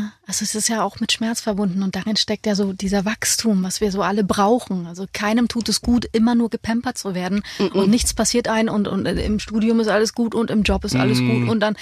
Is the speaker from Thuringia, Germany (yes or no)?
yes; Weimar, Thuringia, Germany; born there; Ich bin in Weimar geboren